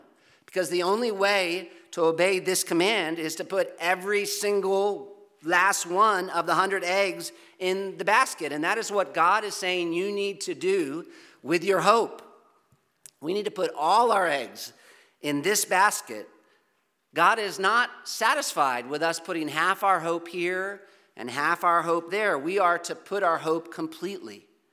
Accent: East Coast, United States; now in California, United States; I was from the East Coast, and I had just moved to California

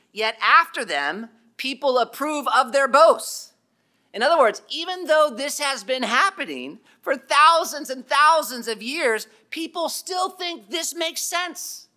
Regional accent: Pennsylvania, United States; I grew up in Pennsylvania.

